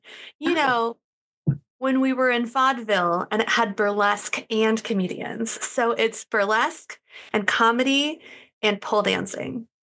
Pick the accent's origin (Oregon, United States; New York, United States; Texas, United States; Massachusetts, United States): Oregon, United States; Portland; Portland, yeah, my hometown, more strip clubs per capita than anywhere else in the United States.